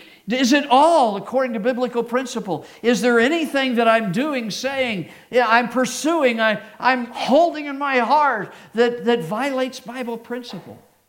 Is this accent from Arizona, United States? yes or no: yes; Phoenix, Arizona, United States; I grew up in Phoenix, basically, up to the eighth grade.